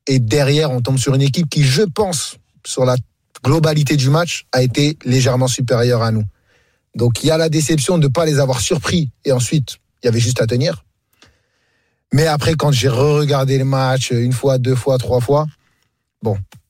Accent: France; born there; Je suis né en France.

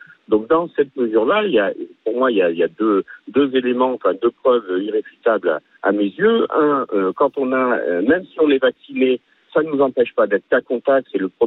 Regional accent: France; Moi, je suis un Français moyen.

